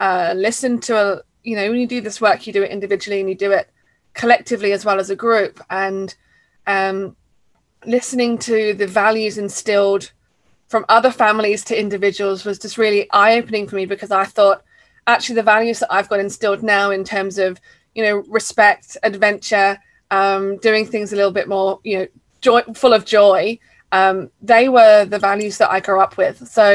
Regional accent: Hazlemere, South East England, United Kingdom; So I grew up in a small town, or small village, I guess, by definition, called Hazelmere in Buckinghamshire in the UK.

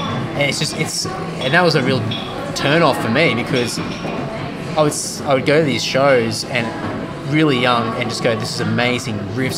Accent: Brisbane, Queensland, Australia; I grew up in Brisbane, and in a period where black and death metal was really strong.

